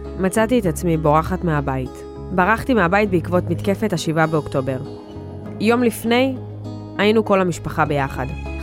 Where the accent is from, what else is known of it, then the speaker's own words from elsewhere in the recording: Mivtahim, Southern District, Israel; סטודנטית שנה שנייה לתקשורת במכללת ספיר. אני ממושב מפתחים שבמועצה אזורית אשכול.